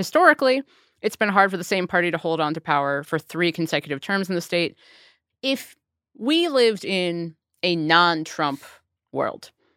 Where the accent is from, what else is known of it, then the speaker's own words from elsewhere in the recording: Cincinnati, Ohio, United States; You had my hometown of Cincinnati reelected as Democratic mayor.